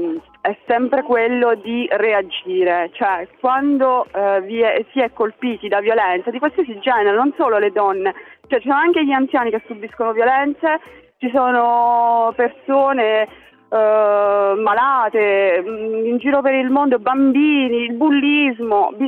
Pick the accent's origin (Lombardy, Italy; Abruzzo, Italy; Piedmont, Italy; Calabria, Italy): Abruzzo, Italy; Silvi; io sono di Silvi